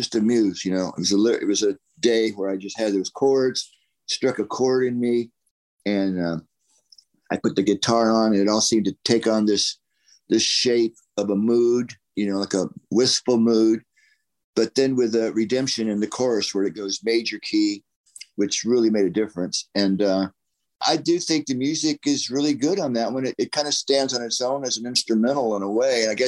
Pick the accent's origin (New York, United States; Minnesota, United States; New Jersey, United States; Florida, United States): Florida, United States; And Tom and I grew up in Florida, and there was a lot of blues bands.